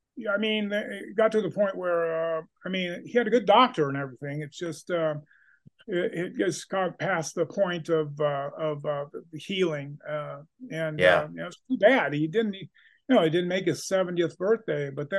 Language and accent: English; California, United States; born there; California. I was born in California, and that's where he was wrestling.